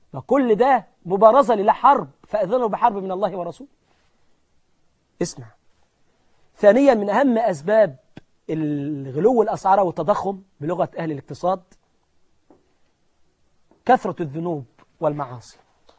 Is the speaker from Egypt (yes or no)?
yes; Egypt; وفينا صفة حلوة في مصر، يعني نحن بنشيل بعض بفضل الله سبحانه وتعالى، ودي صفة فينا كمصريين ببركة الإسلام وبركة الإيمان بالله سبحانه وتعالى